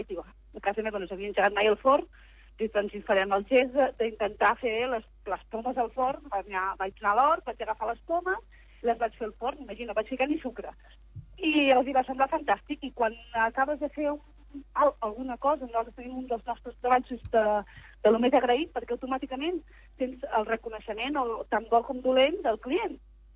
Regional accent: Cambrils, Catalonia, Spain; jo soc de Cambrils, però és veritat que a casa vivim en una masia, en un mas, no soc ni de poble, com diuen, i a casa doncs, tots eren pagesos i tots es dedicaven a l'agricultura i a les flors.

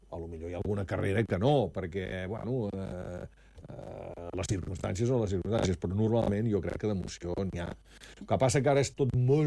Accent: Vilafant, Catalonia, Spain; Hi havia l'Eduard Claveguera, que és del meu poble, de Vilafant

